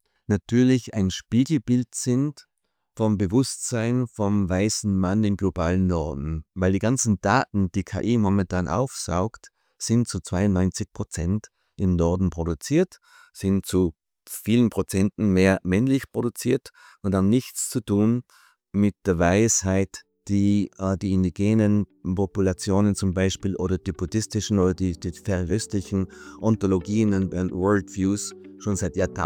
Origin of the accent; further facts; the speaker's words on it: Austria; moved away as an adult; now in United States; Also ich bin 1986 von Österreich ausgewandert ins Silicon Valley, weil ich ein Doktorat habe, Dissertation in Computer Science.